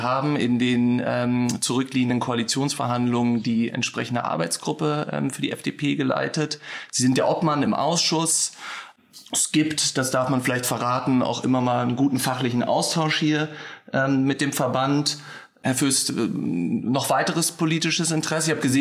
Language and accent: German; Berlin, Germany; born there; als gebürtiger Berliner